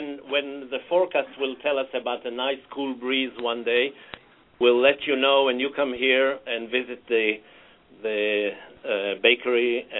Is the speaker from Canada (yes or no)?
no; Haifa, Haifa District, Israel; now in Toledo, United States; She had the recipe, and she created that cookie that was famous all over Haifa, my hometown in Israel.